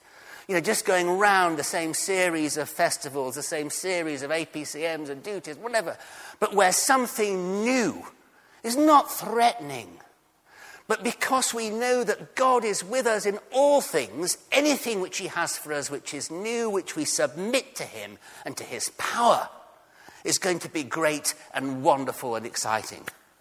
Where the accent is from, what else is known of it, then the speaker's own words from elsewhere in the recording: South East England, United Kingdom; I want to look at passion, not just being English and Surrey-like and understated and keeping church in its place